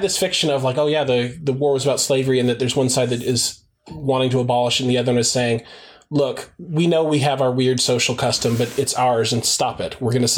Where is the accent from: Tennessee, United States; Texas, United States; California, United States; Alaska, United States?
Texas, United States; Houston; growing up in Houston, it was like, yeah, it's the South, but it's like super cosmopolitan because it's an oil city.